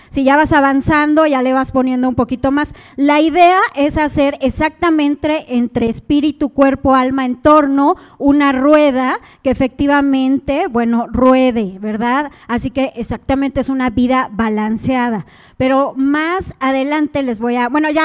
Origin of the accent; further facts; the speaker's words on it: Puebla, Mexico; vengo de la ciudad de Puebla.